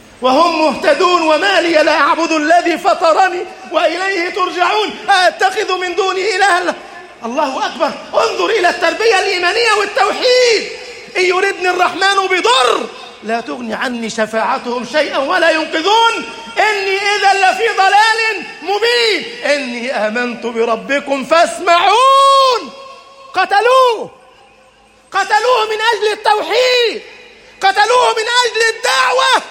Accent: Egypt; اللهم اجعل بلدنا مصر أمنا أمانا، سخاء رخاء

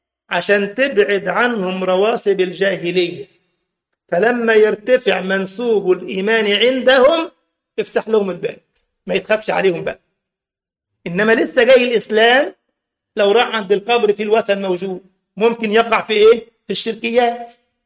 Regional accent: Egypt; وزير خارجية أمريكا بيروح يحضر مولد البدوي عندنا في مصر.

